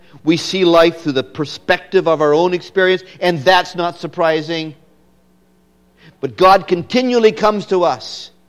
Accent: Saskatchewan, Canada; I was born and raised in Saskatchewan. Born very young into a minister's home in that wonderful province of Saskatchewan.

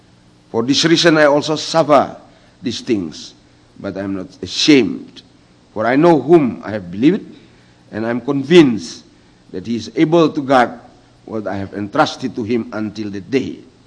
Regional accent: Indonesia; English is a second language; We come from Indonesia.

